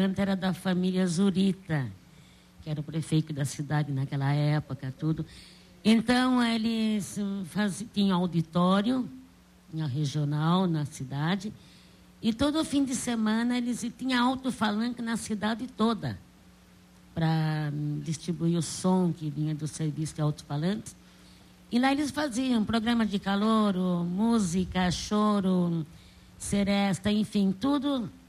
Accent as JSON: {"language": "Portuguese", "town": "Araras", "region": "São Paulo", "country": "Brazil", "said": "Eu sou de Araras e... comecei cantando com meu pai."}